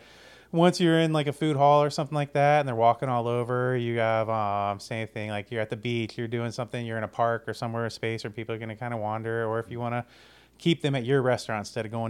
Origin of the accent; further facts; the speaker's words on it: Charleston, South Carolina, United States; also born or lived in Miami, Florida; I grew up down in Charleston and in Miami